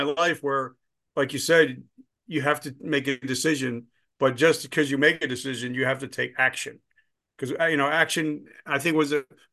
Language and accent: English; New Jersey, United States; I'm from Jersey, so we're going to meet at the Jersey shore.